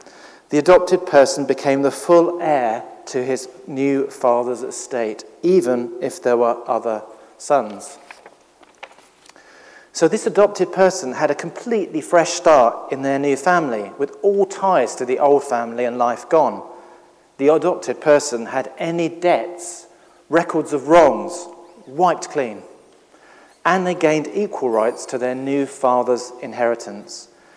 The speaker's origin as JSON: {"language": "English", "town": "Streatham", "region": "London", "country": "United Kingdom", "tie": "born or raised there", "said": "I grew up in Streatham with most of my family living roads apart."}